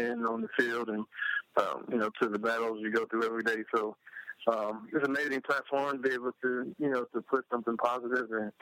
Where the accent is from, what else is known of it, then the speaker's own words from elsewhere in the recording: Youngstown, Ohio, United States; I'm from Youngstown, Ohio. My mom raised us three kids, my brother and my sister and I, and we didn't have a whole lot